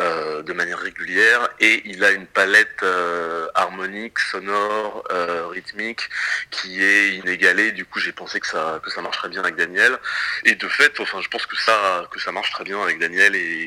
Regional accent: Paris, Île-de-France, France; j'ai grandi à Paris, donc je l'ai entendu plein de fois

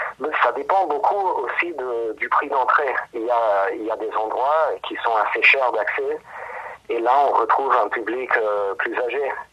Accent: Rome, Lazio, Italy; also born or lived in United States; now in Paris, France; j'habite à Paris. En fait, je suis né à Rome de parents américains de New York, City. Et j'ai grandi à Rome et ensuite je suis parti aux États-Unis faire la musique, faire des études et ensuite je me suis retrouvé ici à Paris.

